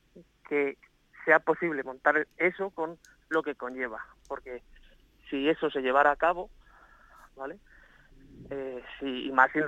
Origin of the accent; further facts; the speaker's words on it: Quintanar del Rey, Castilla-La Mancha, Spain; Pero por encima de todo ahora mismo está el pueblo de Quintanar del Rey.